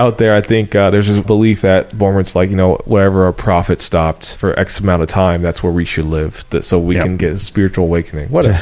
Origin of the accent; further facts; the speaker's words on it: Missouri, United States; When I was still living out in Missouri.